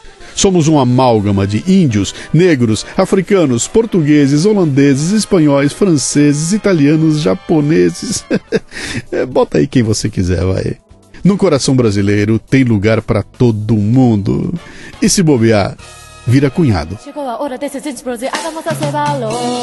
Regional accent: Scotland, United Kingdom; Portuguese is a second language; Eu cresci com o futebol na Escócia

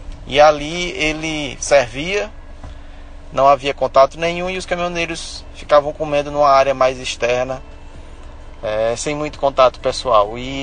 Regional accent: Teresina, Piauí, Brazil; Sou daqui de Teresina, Piauí.

